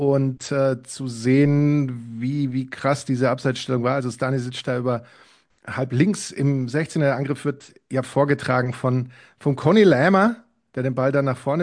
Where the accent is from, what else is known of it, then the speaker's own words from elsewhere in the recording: Spain; Allerdings als Spanier habe ich natürlich das Recht zu sagen